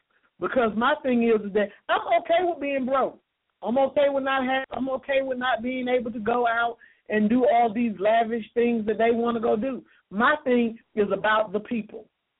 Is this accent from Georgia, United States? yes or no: yes; Georgia, United States; Now, I was raised in DeKalb County. My parents moved to DeKalb County in 1977.